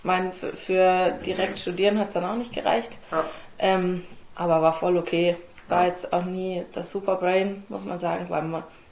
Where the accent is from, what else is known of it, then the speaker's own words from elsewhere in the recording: Herrenberg, Baden-Württemberg, Germany; also born or lived in Darmstadt; zweites Jahr Kindergarten, sind wir dann hergezogen, weil mein Vater die Arbeit gewechselt hat. Mhm. Und dann seither bin ich Herrenbergerin